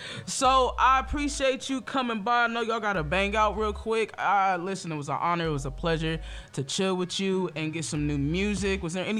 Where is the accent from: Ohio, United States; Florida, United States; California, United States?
Ohio, United States; Springfield; now in Columbus, United States; this is in my city, Columbus, Ohio. This is where I reside. This is my city, my hometown. Well, Springfield, but this is my city.